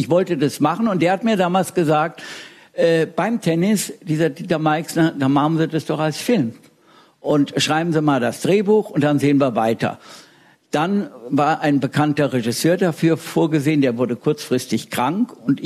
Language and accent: German; Bad Nauheim, Hesse, Germany; ein Treffen in Bad Nauheim, wo ich aufgewachsen bin.